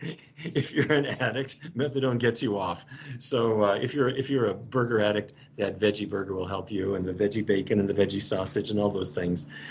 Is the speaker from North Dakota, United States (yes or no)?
yes; Fargo, North Dakota, United States; I grew up in Fargo, North Dakota.